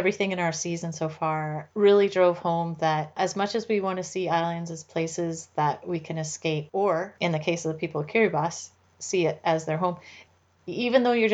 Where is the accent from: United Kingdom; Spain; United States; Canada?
Canada; It's a really different headspace to be in than being a Canadian and being you know, most of us live thousands of miles away from coastline.